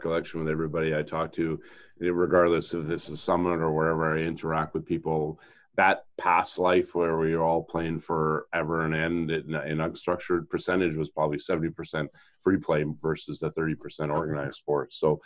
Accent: Montreal, Quebec, Canada; when I grew up in Montreal, that we had outdoor rinks.

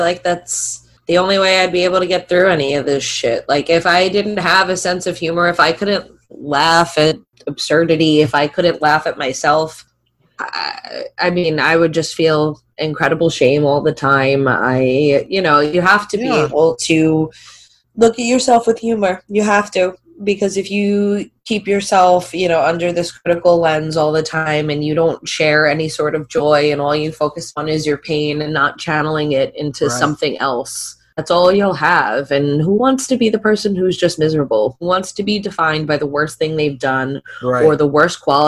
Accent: United States; I'm an American

